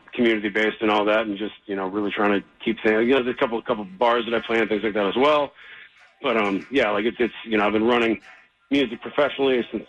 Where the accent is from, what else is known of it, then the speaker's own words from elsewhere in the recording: Syracuse, New York, United States; I grew up near Central New York, near Syracuse.